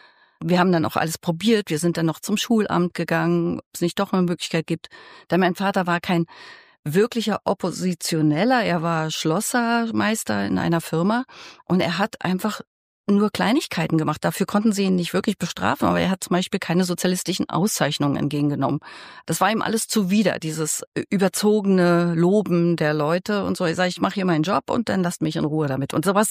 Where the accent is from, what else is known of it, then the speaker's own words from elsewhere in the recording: Blankenfelde, Brandenburg, Germany; Ich bin am Stadtrand von Berlin groß geworden, also in einem kleinen Dorf, Blankenfelde heißt es.